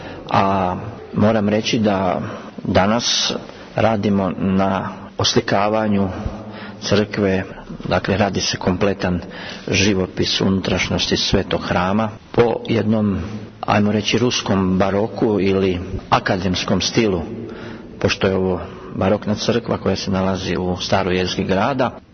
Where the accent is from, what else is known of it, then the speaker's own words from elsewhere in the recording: Tenja, Osijek-Baranja County, Croatia; ja sam rođen u Osijeku 69. godine. Odrastao sam u tom jednom pitomom selu, jednom velikom selu Tenja, i uzrastao sam u povorti crkve Svetoga Nikole